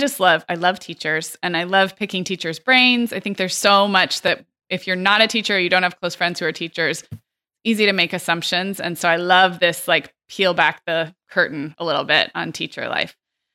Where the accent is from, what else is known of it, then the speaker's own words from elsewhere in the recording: California, United States; When I was growing up in California, it was December 1st